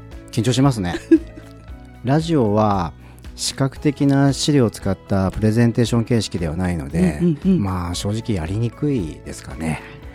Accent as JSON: {"language": "Japanese", "region": "Kanagawa", "country": "Japan", "said": "神奈川県から来ました。"}